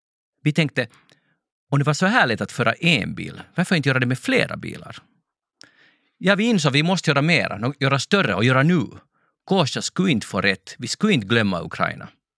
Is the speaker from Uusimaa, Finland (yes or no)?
yes; Helsinki, Uusimaa, Finland; Det skulle kunna vara i mina hemknutar i Helsingfors. Men ingenting var som i mina hemknutar.